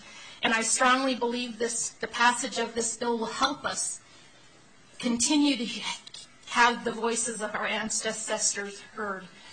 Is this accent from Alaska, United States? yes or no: yes; Sitka, Alaska, United States; I was born and raised in Sitka. My mother was Tlingit. My father was Irish.